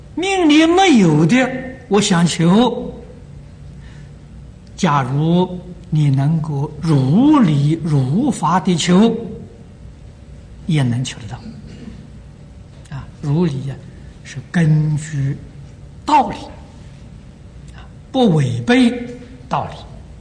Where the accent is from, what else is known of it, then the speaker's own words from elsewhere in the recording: China; 这个财呀，我们中国人称为通货，通是要流通啊